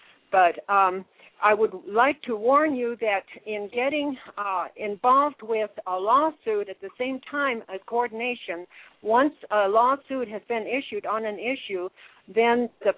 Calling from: Bigfork, Montana, United States; I'm calling from Big Fork, Montana.

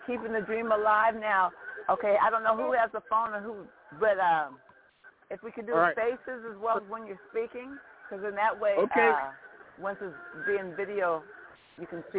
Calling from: Tampa, Florida, United States; No, I'm not. No, I'm in Tampa. I'm in Tampa, Florida.

